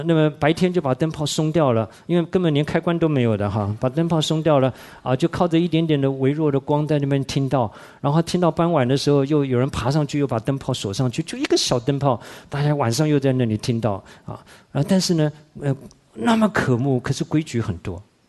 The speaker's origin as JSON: {"language": "Chinese", "region": "Shandong", "country": "China", "said": "我说我不是啊，我说我是山东人"}